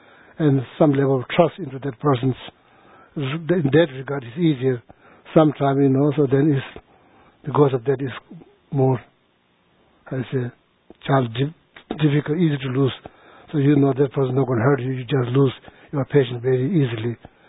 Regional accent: Sikkim, India; now in United States; I was born in Sikkim, grew up in the monastery. I went to the monastery when I was 7 years old, grew up there.

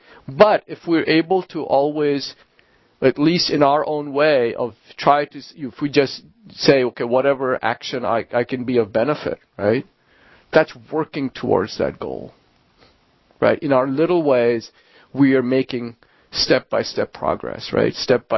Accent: Kolkata, West Bengal, India; I grew up in Calcutta

